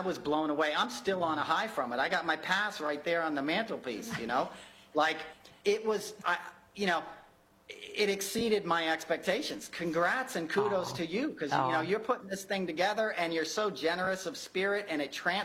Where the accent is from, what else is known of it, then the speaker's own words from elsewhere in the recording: United States; You know, just as an American, as a sports fan, as somebody who worked in broadcast live television